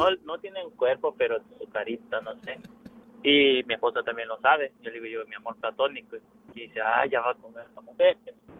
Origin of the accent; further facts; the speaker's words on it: El Salvador; Soy de El Salvador.